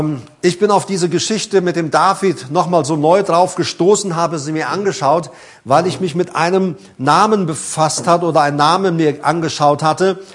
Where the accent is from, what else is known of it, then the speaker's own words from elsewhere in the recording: Paraguay; Ich meine, ich komme ja nun mal aus Paraguay, Südamerika.